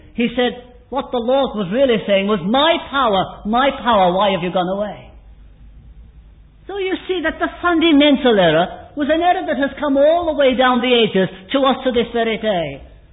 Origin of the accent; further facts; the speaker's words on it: England, United Kingdom; Sometimes, being an Englishman, we think about a cup of tea